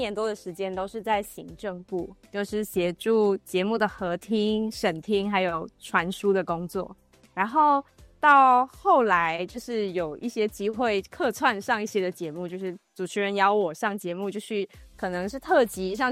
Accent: Malaysia; 那我其实是在马来西亚长大的嘛，然后我们的教会是在马来西亚的第一个有差传事工的教会

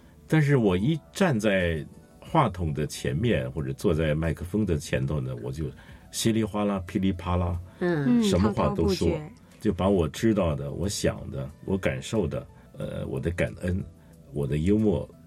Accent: Singapore; 我在新加坡长大，那时候高中的时候就信上帝了，信耶稣了。

